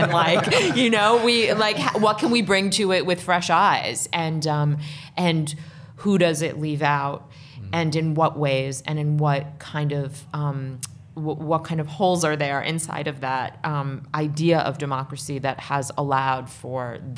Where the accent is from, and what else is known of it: Washington, District of Columbia, United States; born or raised there